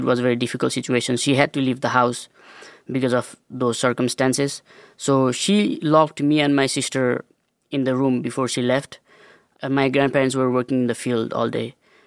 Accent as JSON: {"language": "English", "country": "Nepal", "tie": "born or raised there", "also_born_or_lived": "India", "said": "So I was born in India. So I have a younger sister. She's 2 years younger than me. So I moved to Nepal with my parents when I was three. And I come from a very rural village of Nepal, where there is no electricity still"}